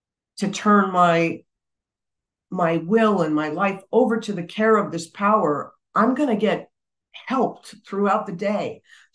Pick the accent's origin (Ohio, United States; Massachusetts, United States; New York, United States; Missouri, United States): New York, United States; as opposed to being where I grew up in New York.